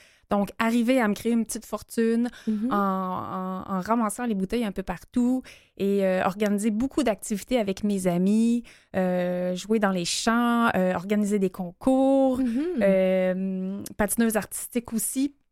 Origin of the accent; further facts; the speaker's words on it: Saint-Agapit, Quebec, Canada; je viens d'un petit village en banlieue de Québec, mais un petit village. Oui, un village en banlieue de Québec qui se nomme Saint-Agapi de Lotbinière.